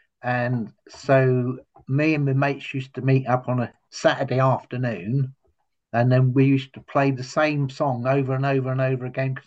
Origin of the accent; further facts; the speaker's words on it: Lymington, South East England, United Kingdom; Well, I was born in Lymington, and my father was the local policeman.